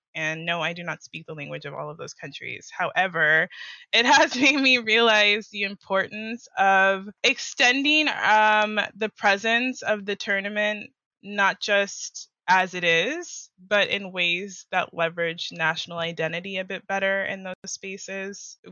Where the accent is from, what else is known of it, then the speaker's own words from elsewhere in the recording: United States; I mean, there are still things that I prefer as an American, but I feel far less judgy about things that don't match up